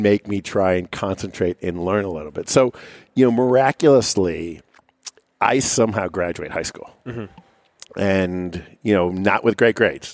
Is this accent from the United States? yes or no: yes; Cleveland, Ohio, United States; So as you point out, I grew up in just outside of Cleveland, Ohio. I am first generation college educated. My grandparents immigrated to the United States, which is the sort of end of the story.